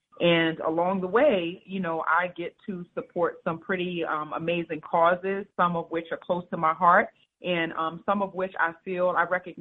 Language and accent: English; New York City, New York, United States; now in Philadelphia, United States; So you may be able to hear my accent. I'm a girl from New York City, and I grew up in New York City, and I moved to Philadelphia quite some time ago.